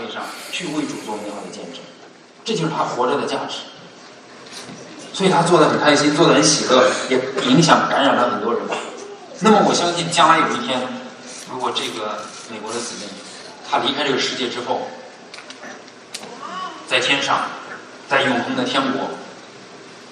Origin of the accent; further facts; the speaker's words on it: China; 他们不是像我们中国人的坟墓是在地底下挖个坑